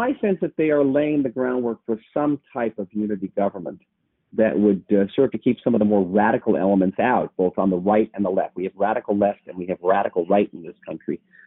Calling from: Tel Aviv, Tel Aviv District, Israel; I'm talking from Tel Aviv, the most expensive city on the earth.

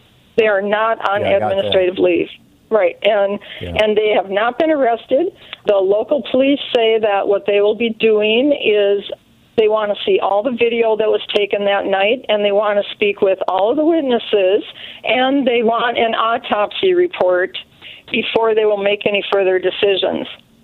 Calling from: St. Michael, Minnesota, United States; Hi, I'm calling from Minnesota with more clarification of the brutal murder of Mr. Floyd.

